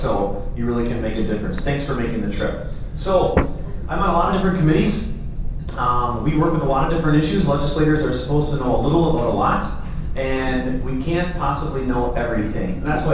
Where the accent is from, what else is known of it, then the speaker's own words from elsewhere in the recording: Rice Lake, Wisconsin, United States; Just like I don't live in Phillips or Bayfield or Ashland. I'm from Rice Lake. I don't live in Rice Lake anymore, right?